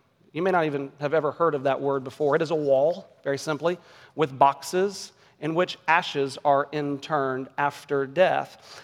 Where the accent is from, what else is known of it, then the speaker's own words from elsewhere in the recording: Texas, United States; And we're also Texan. We're here in the middle of Texas, but we're in a fast-growing urban setting with lots of kids and lots of cars.